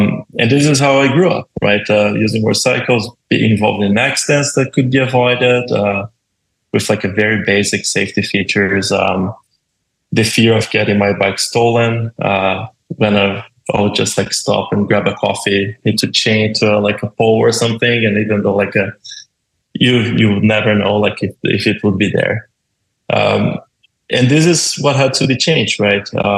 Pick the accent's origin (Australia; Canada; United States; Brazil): Brazil; Yeah, so I'm from Brazil. Let's start with that. So I grew in Brazil, born and raised in Brazil.